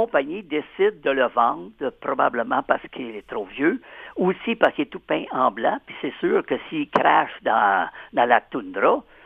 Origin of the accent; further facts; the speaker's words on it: Quebec, Canada; Pourtant, je suis Québécois, puis je donne toujours préférence à des livres québécois.